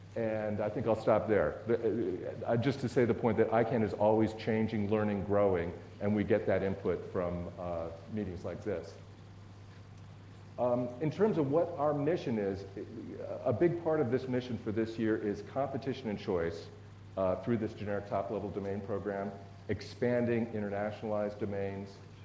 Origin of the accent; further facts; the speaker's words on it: California, United States; accent: American; first language English; I'm from California. I'm a native English speaker, speak with an American accent.